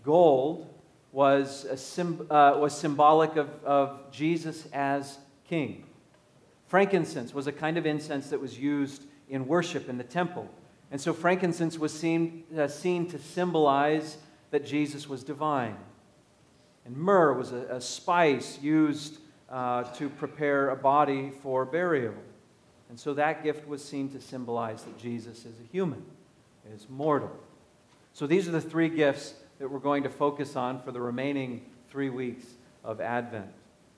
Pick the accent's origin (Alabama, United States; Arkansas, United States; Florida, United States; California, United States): California, United States; I know because I grew up in California.